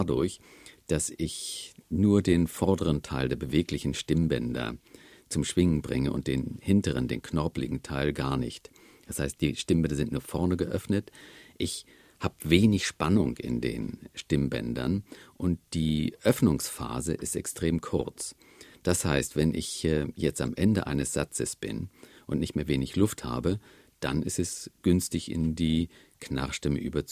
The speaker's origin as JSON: {"language": "German", "region": "Northern Germany", "country": "Germany", "said": "Im Norden, wo ich herkomme, sprechen sehr viele Leute mit gehobenem Kehlkopf."}